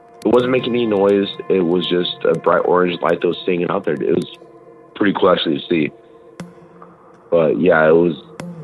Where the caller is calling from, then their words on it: Idaho, United States; Yeah, so... Oh, from Idaho, actually. Idaho.